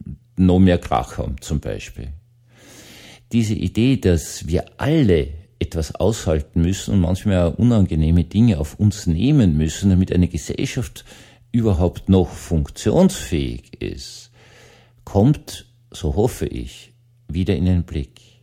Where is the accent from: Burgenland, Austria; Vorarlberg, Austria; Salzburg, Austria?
Salzburg, Austria; Bischofshofen; ich komme aus Bischofshofen